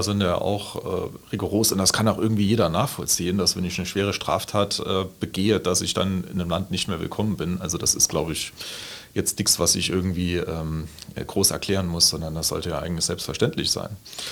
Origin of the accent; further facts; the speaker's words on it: Tholey, Saarland, Germany; In Tholey, meiner Heimatgemeinde, haben wir jetzt so ein ehemaliges Heim hergerichtet